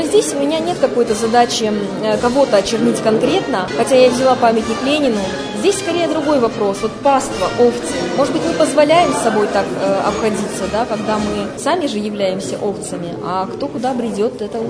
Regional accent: Vladivostok, Primorsky Krai, Russia; потому что родилась я и выросла во Владивостоке, у Тихого океана.

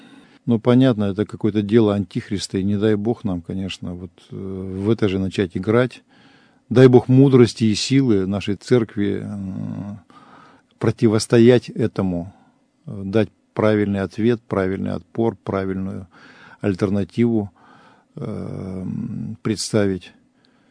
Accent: Yekaterinburg, Sverdlovsk Oblast, Russia; Я коренной уралец, иду по своему городу.

